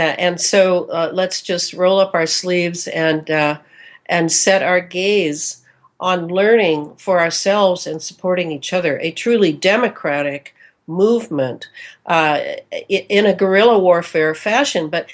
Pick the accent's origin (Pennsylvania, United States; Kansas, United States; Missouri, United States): Missouri, United States; He would say to me, I was from Missouri, and he would see my little ribbon, Missouri